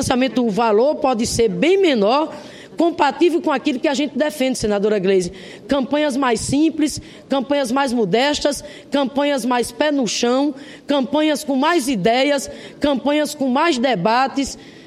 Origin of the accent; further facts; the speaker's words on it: Rio Grande do Norte, Brazil; Padre Edilson, vigário lá do meu estado, Rio Grande do Norte.